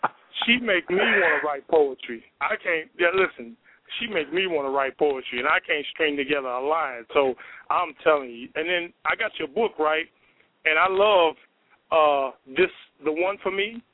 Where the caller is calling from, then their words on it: Chicago, Illinois, United States; I'm calling from Chicago, Illinois.